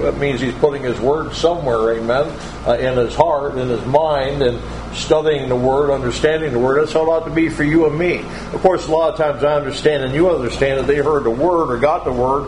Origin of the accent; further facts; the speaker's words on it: Ohio, United States; also born or lived in Michigan; I know I'm from Michigan, I know that's what my plate says, but I grew up in Northeast Ohio